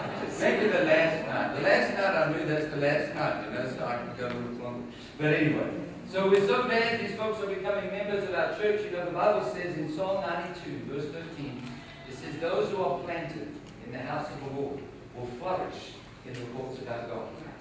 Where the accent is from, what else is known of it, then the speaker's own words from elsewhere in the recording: United States; born there; also born or lived in South Africa; I was born in not in Jupiter, I was born in the U.S. So for me, it was coming home, it was coming back.